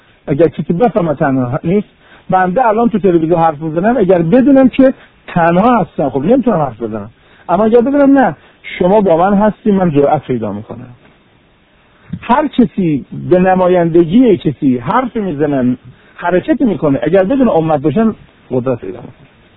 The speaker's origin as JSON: {"language": "Persian", "country": "Iran", "said": "خدا رو شکر که ما ایرانی هستیم، خدا رو شکر که ما اسلاممون اسلام قرآنیه."}